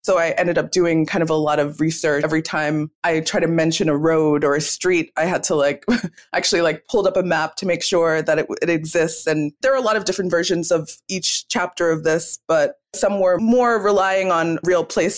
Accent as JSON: {"language": "English", "region": "New York", "country": "United States", "tie": "born or raised there", "said": "And New York City, I grew up in New York, so that wasn't as much of a challenge for me."}